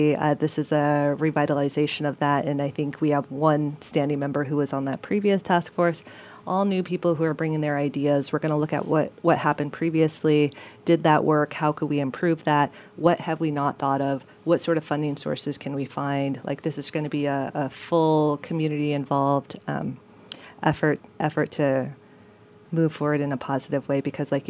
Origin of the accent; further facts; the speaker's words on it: Sitka, Alaska, United States; I was born and raised here in Sitka, but I follow my mom's cultural lineage, and she's originally from Angoon.